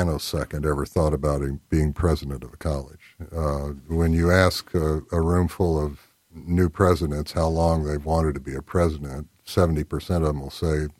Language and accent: English; Midwest, United States; I grew up in the Midwest, small town, during that era of the American dream